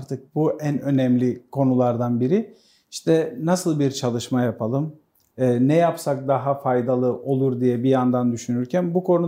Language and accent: Turkish; Radoviš, North Macedonia; ben de Radoviç'in Ali Koç köyünde doğdum. İlkokulumu ve ortaokulumu Ali Koç köyünde, ilkokulumu, ortaokulumu Radoviç'te.